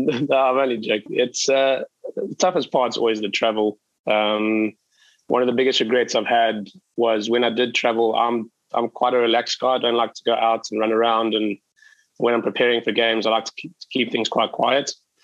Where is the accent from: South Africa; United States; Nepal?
South Africa; We thought as South African under-19s, we'd go in there and cruise it.